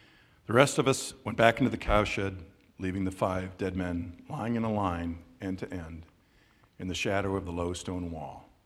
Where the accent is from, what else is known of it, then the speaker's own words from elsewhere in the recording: Detroit, Michigan, United States; I grew up around Detroit, and like many people here, probably went to Greenfield Village